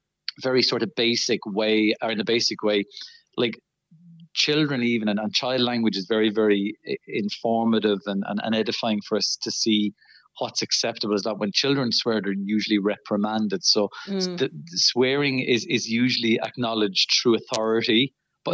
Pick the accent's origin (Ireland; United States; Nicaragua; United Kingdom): Ireland; Leinster; I'm from Kildare, actually.